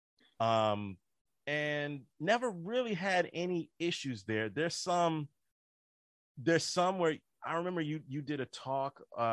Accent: Maryland, United States; I grew up in the Maryland, D.C. area, and PG County

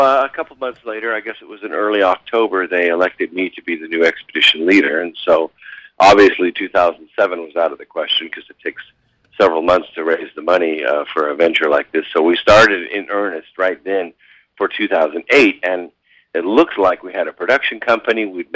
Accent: California, United States; Sure. I grew up in California, went in the Air Force in 1973, studied electronics and physics there, got out, went to college

